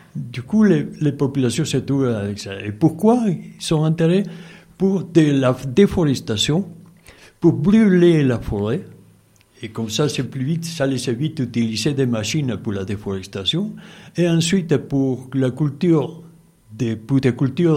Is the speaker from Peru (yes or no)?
yes; Puno, Peru; French is a second language; dans le sud du Pérou, dans la région dans laquelle je suis originaire, la région de Puno. C'est le plateau à 3800 mètres, frontière avec la Bolivie.